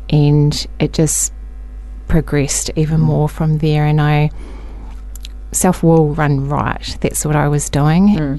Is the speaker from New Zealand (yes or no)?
yes; Christchurch, Canterbury, New Zealand; Yes, definitely from Christchurch. Have lived here majority of my life. My childhood, I'm part Māori, part Irish, and I grew up in Hampshire Street, Aranui